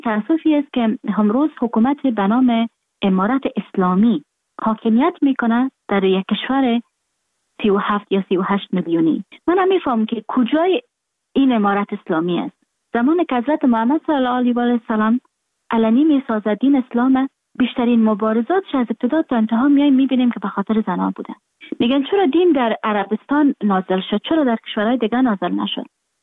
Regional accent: Afghanistan; moved away

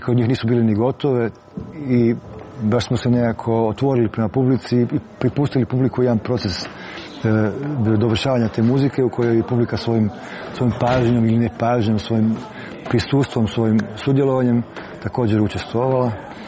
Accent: Krapina-Zagorje County, Croatia

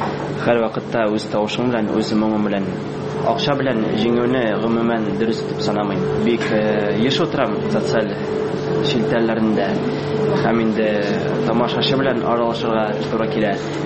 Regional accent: Bashkortostan, Russia; Туган ягым Башкортстан Республикасы Нуриман районында туып үскәнмен. Мәктәпне тәмамлагач, Октябрьский музыка училищесендә укыдым.

